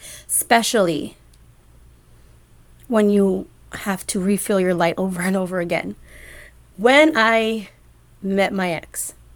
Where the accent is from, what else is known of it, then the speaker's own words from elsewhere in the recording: United States; I'm ashamed to say that I'm an American right now.